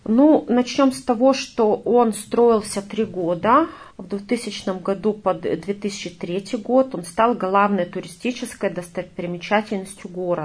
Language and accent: Russian; Yekaterinburg, Sverdlovsk Oblast, Russia; born there; что я тоже родилась именно в Екатеринбурге и оказалась, ну, соприкосновение какое-то с этой темой.